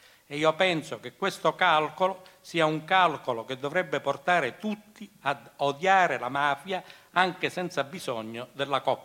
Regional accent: Messina, Sicily, Italy; Se io sono di Messina, come non sembro siciliano?

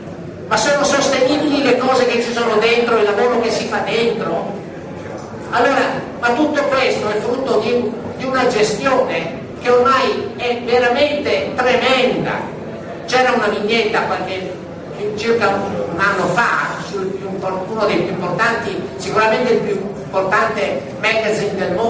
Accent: Verona, Veneto, Italy; nella mia città, io vengo da Verona

